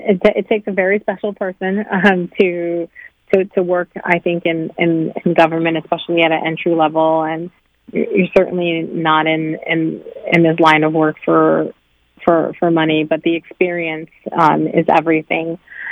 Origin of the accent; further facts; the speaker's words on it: New York City, New York, United States; So I grew up in New York City. I always thought that I would go to a large university, and was not looking at liberal arts schools or anything that wasn't in an urban area.